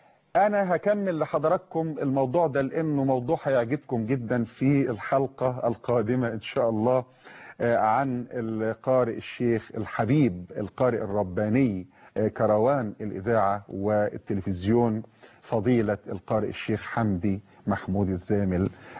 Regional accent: Mansoura, Dakahlia, Egypt; في عندنا في المنصورة مسجد اسمه مسجد النصر بجوار مبنى محافظة البقهلية.

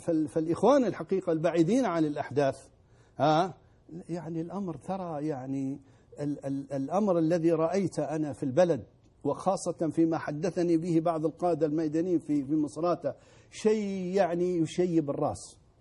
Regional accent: Libya; أنا أقول لك خذها مني، وأنا كليبي وأعرف الليبيين

